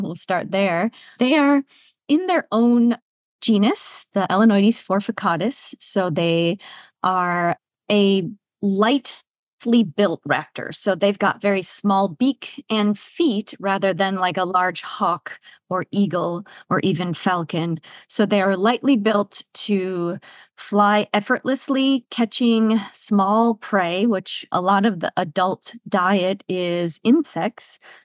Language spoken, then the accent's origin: English; Wisconsin, United States; now in Gainesville, United States; I'm originally from Wisconsin and made my way to Florida for a position with the organization I work for now